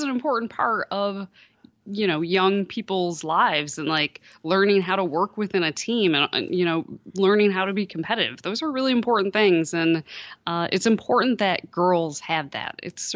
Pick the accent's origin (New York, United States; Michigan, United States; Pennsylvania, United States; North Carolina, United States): New York, United States; Buffalo; I'm originally from Buffalo, New York. And I covered education for the Buffalo News, and my background is in news journalism.